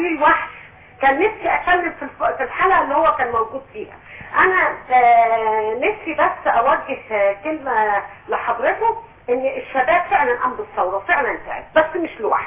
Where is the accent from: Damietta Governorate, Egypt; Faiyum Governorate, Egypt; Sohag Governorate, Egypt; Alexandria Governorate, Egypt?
Alexandria Governorate, Egypt; Alexandria; من اسكندريه.